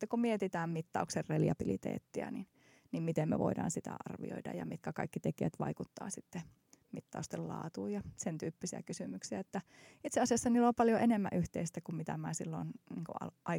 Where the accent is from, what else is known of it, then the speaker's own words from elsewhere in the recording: Oulu, North Ostrobothnia, Finland; No, mä oon syntynyt Oulussa ja käynyt Oulussa koulut